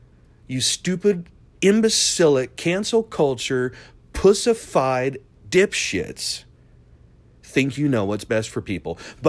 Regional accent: the South, United States; accent: southern; When I'm around certain cultures of friends, my southern accent comes out.

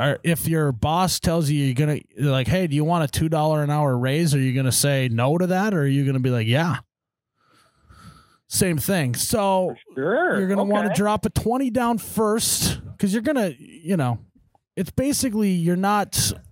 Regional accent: Fargo, North Dakota, United States; I'm from Fargo. We probably would say they've been through the wood chipper.

